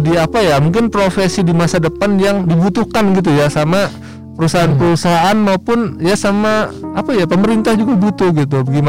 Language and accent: Indonesian; Jambi, Indonesia; Saya dari Jambi